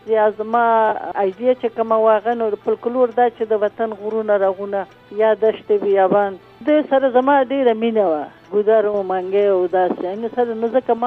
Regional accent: Afghanistan; moved away; هغه ټایم باندې چې زه د افغانستان نه رالم تقریبا یو درې میاشتې خو زه په پیښور کې وم

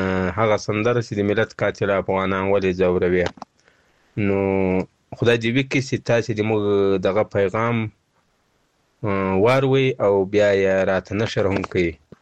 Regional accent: Wazakhwa, Paktika, Afghanistan; د پکتیکا دی ولایت د وازیخه د ولسوالۍ تورابین د کلی اوسیدونکی يم.

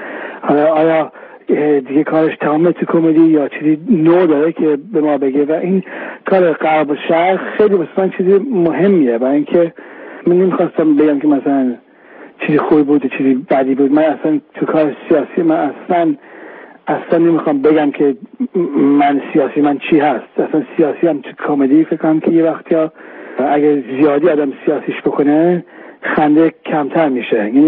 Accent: London, United Kingdom; من یه بچه ایرانی هستم که بچه متولد لندنم دیگه، من اینجا بزرگ تو انگلستان بزرگ شدم

